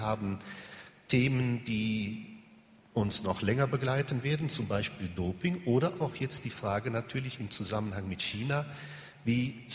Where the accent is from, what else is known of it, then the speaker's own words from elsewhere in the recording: Rhineland, Germany; accent: Rhineland; Sie hören, ich bin Rheinländer